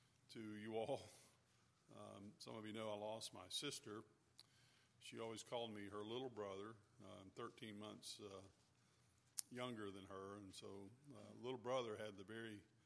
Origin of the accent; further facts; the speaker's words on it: Fairhope, Alabama, United States; And then preached in the church I grew up in Methodist Church in Fairhope, very large church, very large attendance at all the services.